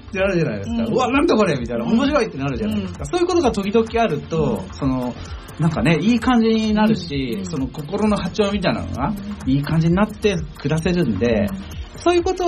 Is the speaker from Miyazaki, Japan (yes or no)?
no; Kanagawa, Japan; その田舎、あの神奈川県の山奥の方の出身なんですけど、そこはもうあまりイベントがないと